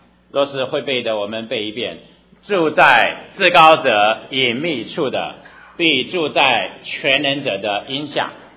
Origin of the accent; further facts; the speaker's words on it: China; SARS 是在我们中国人中间因为我们特别关心的事情。